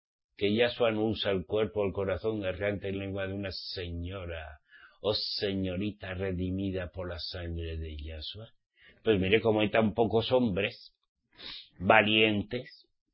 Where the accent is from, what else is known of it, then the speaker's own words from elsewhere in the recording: Spain; yo como soy español